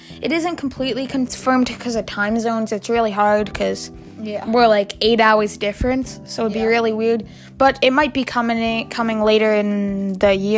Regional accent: Canada; Since we're Canadian.

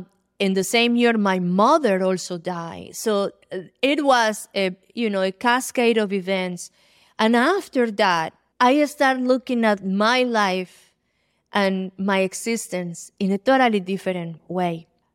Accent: Colombia; now in United States; I'm from Colombia. I know coffee. My ancestors were always in the coffee industry. My father was the co-founder of the farmers' co-ops in the coffee industry in Colombia. I grew up with coffee.

